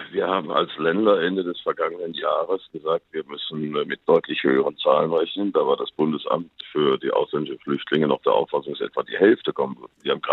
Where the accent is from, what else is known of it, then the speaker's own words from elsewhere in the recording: Giessen, Hesse, Germany; Ich komme ja aus Gießen und ich bin unmittelbar dabei